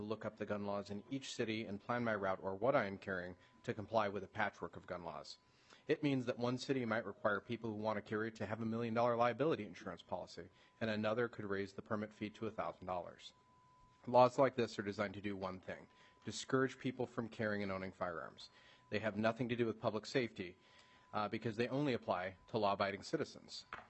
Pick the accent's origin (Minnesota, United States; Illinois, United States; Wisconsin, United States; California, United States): Minnesota, United States; Lakeville; I'm from Lakeville.